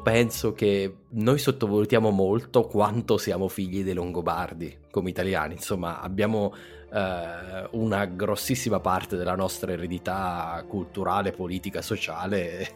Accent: Abruzzo, Italy; nonostante che io sono, insomma, sono abruzzese

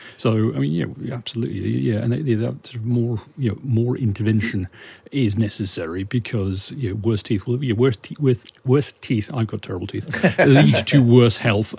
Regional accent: North East England, United Kingdom; I'm from Northumberland.

